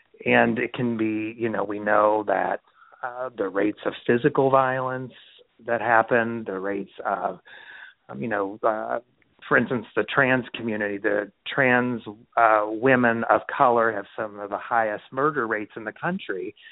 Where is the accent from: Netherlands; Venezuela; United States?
United States; Kentucky; I grew up in Kentucky. And where I grew up in was very rural